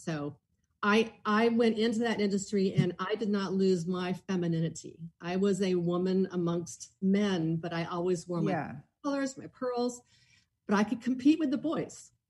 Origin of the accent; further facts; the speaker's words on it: La Cañada, California, United States; I grew up in La Cañada, but my dad was a carpet salesman. We were the very middle class.